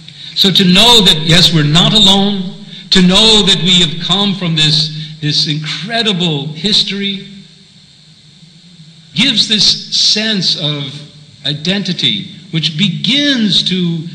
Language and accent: English; United States; I grew up in America, so I know more of America than culture and history and so on than other places.